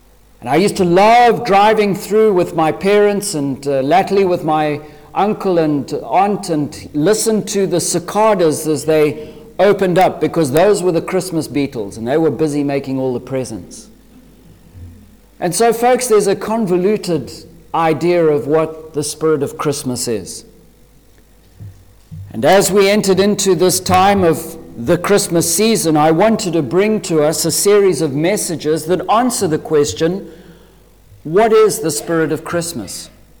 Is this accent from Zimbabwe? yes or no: yes; Zimbabwe; When I was growing up in Zimbabwe